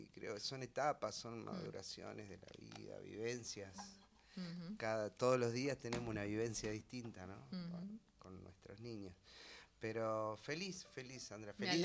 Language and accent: Spanish; Bayauca, Buenos Aires Province, Argentina; born there; yo nací en Bayauca, provincia de Buenos Aires.